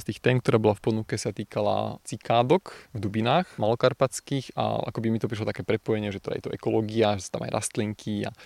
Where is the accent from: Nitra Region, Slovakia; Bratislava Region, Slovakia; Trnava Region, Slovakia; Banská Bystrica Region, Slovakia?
Trnava Region, Slovakia; Trnava; Ja som vyrastal v Trnave a v tom čase krátko po revolúcii, keď som bol dieťa, tak tá vlastne Trnava bola akoby relatívne zanedbaná.